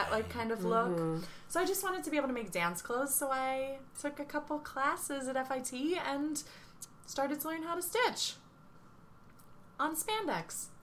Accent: Cape May, New Jersey, United States; the dance studio where I grew up in Cape May

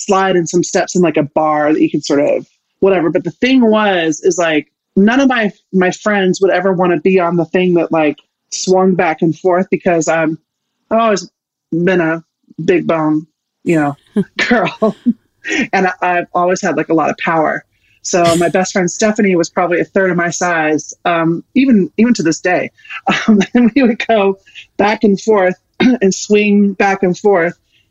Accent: Kansas, United States; I grew up in Kansas, right? I'm the youngest of six.

